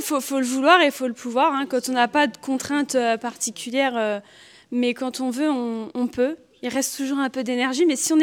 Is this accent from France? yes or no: yes; Centre-Val de Loire, France; je viens du Loiret.